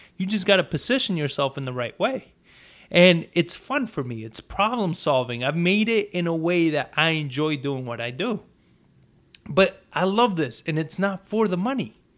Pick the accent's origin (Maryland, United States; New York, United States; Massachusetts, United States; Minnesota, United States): New York, United States; When I was a kid, I grew up in New York, everybody wanted to be a rapper.